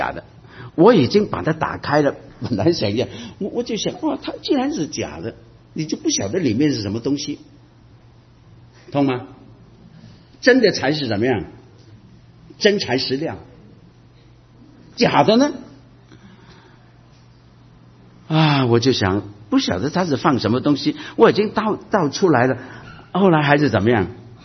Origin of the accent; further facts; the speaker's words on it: Guangdong, China; 你知道我们广东人很喜欢喝一种茶